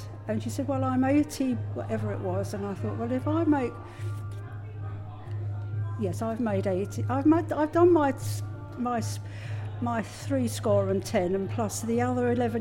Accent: London, United Kingdom; I'm a Londoner, but I'm an East End girl.

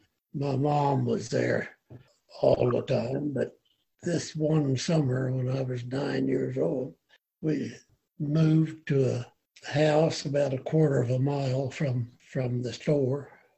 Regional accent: St. Croix, Indiana, United States; St. Croix, Indiana, southern Indiana.

